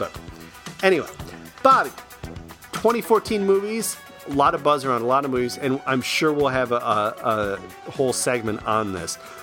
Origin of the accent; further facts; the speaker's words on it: Iowa-Minnesota border, United States; I grew up on the Iowa-Minnesota border, and it gets cold. It gets tons of snow every year.